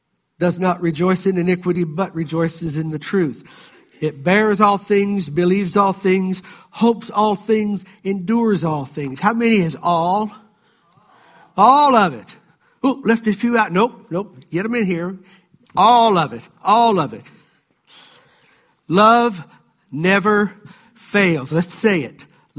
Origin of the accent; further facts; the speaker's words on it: Appalachia, United States; I grew up in the Appalachian area where there's no version but this version.